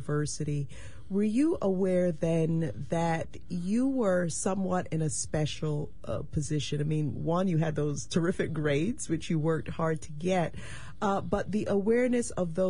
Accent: Barbados; I am originally from the Caribbean, from Barbados in particular, and growing up in an environment where the vast majority of people around me were people of African descent

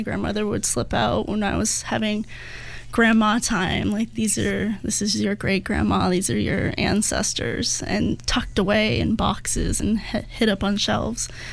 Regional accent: East Coast, United States; moved away as an adult; I'm actually from the East Coast, and I moved to the West Coast about 2 years ago and to the Portland area in August.

